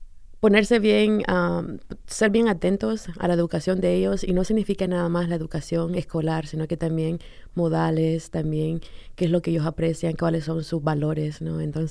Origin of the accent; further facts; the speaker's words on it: Tegucigalpa, Francisco Morazán, Honduras; Nací en Tegucigalpa, Honduras. Ahí fue donde crecí.